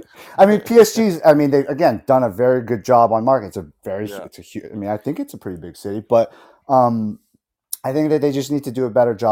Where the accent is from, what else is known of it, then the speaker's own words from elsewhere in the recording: United States; I've been following Werder for two or so years now, and there's still stuff to me as an American that just doesn't make any sense.